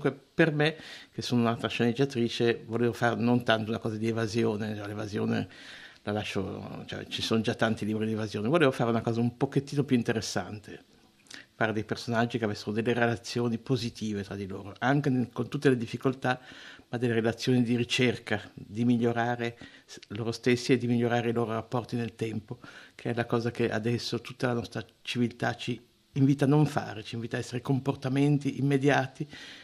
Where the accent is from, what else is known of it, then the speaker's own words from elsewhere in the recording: Milan, Lombardy, Italy; E ho scelto questa città di Trieste, cui non sono nata, perché sono di Milano, però dove passo molto tempo all'anno con degli amici